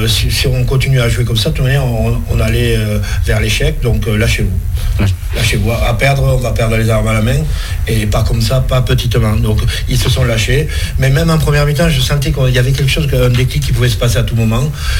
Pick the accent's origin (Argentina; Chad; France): France; Toulouse, Occitanie; Avec les déplacements que je fais pour rentrer chez moi à Toulouse, ouais, souvent et tout